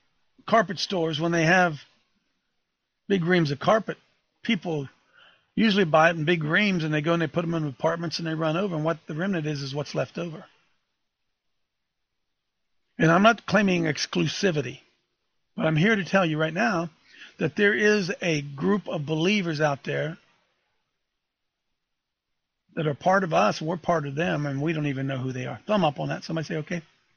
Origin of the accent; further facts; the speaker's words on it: England, United Kingdom; As an Englishman, I know all those big words.